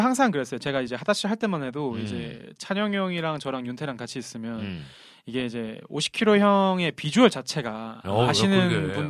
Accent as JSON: {"language": "Korean", "region": "Daegu", "country": "South Korea", "tie": "born or raised there", "said": "토박이 경상도 출신이고 경상도 토박이고요."}